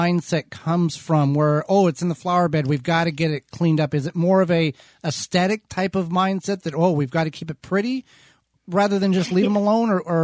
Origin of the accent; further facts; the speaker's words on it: Illinois, United States; now in Central Wisconsin, United States; Yeah, when I moved up here with Holly, 2010-ish. I'm from Southern Illinois.